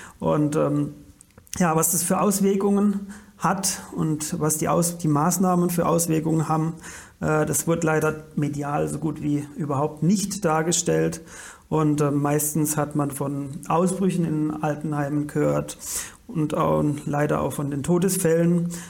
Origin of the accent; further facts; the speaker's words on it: Bretten, Baden-Württemberg, Germany; Wir sind jetzt hier heute in Bretten, in meiner Heimatstadt